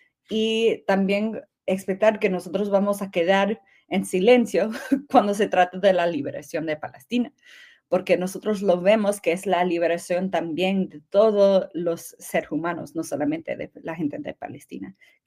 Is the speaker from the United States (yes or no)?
yes; United States; born there; yo nací en los Estados Unidos, pero mi familia es de Cuba